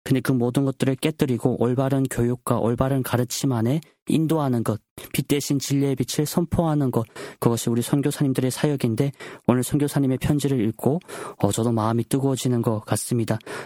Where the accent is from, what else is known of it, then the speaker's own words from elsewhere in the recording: North Korea; 저희 고향 북조선 땅을 생각해봅니다.